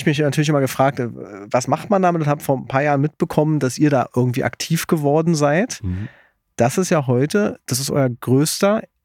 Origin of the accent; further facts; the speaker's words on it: Berlin, Germany; also als Berliner kennt man das so